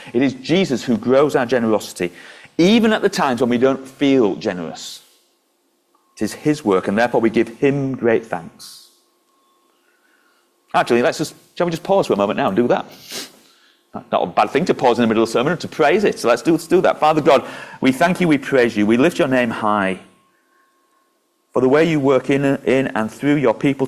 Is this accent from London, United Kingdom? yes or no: no; Yorkshire and the Humber, United Kingdom; I mean, I'm a Yorkshireman.